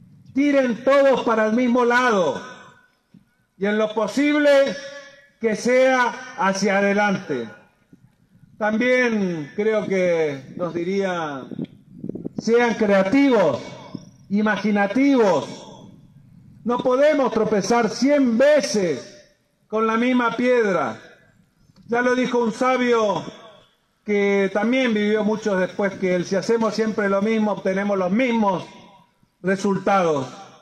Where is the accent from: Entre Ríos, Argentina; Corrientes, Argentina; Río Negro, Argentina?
Corrientes, Argentina; nosotros somos su legado, nosotros somos correntinos, llevamos su sangre